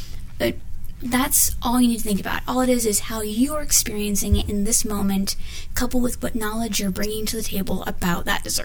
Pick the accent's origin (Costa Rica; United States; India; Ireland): United States; Bellevue, Washington; now in Seattle, United States; I am from Bellevue and then moved to Seattle a few years ago.